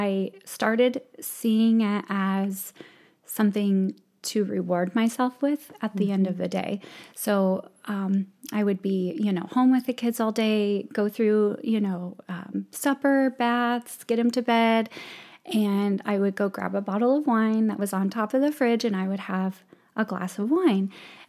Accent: Fremont, California, United States; we grew up here in Fremont

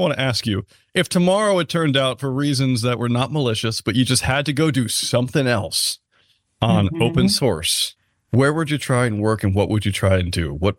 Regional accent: Scotland, United Kingdom; The Scots? I'm Scottish. Does that make me indigenous?

